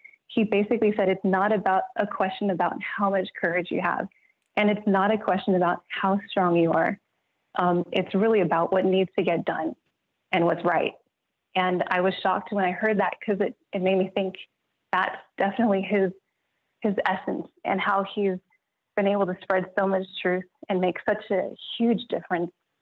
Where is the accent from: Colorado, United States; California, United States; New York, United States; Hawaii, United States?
California, United States; Hi, I'm from the San Francisco Bay Area